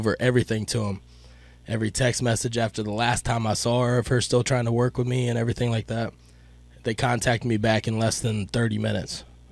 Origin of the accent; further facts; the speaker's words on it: Kentucky, United States; I'm originally from Kentucky, man.